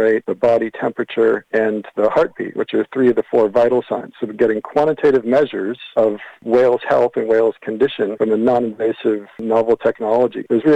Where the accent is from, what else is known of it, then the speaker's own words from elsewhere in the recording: New England, United States; now in New Zealand; I grew up on the ocean up in New England, so I'm from America originally, but moving over to Aotearoa, New Zealand in 2007